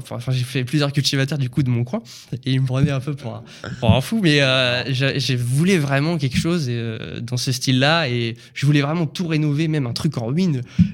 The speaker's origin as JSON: {"language": "French", "region": "Normandy", "country": "France", "said": "je cherche un bien en briques, en pierre, normand, quoi, parce qu'on est de Normandie."}